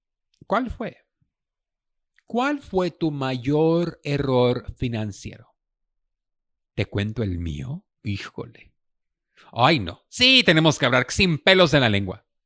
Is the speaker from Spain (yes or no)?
no; Mexico; No, pues como buen mexicano me enchilé.